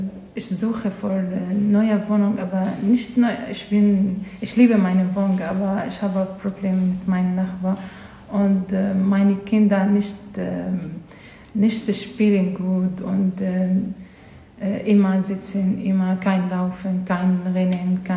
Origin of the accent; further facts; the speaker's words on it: Syria; German is a second language; moved away as an adult; now in Bad Schwartau, Germany; ich wohne in Bad Schwartau. Ich komme aus Syrien. Ja, ich bin hier in Deutschland seit 5 Jahren